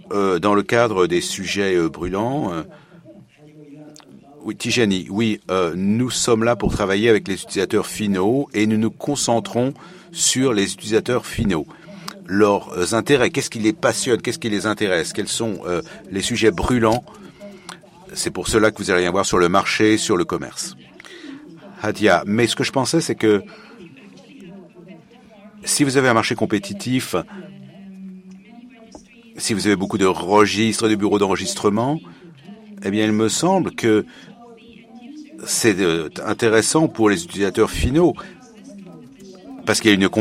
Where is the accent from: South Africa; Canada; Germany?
South Africa; je suis d'Afrique du Sud. Et je suis boursière, je suis fellow pour la première fois